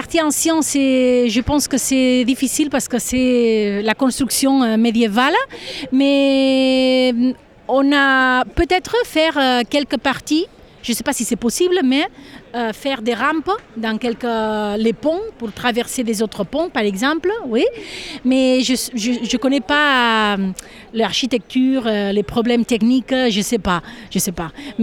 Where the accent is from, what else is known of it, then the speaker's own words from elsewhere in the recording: Figueres, Catalonia, Spain; French is a second language; et je suis de Figueras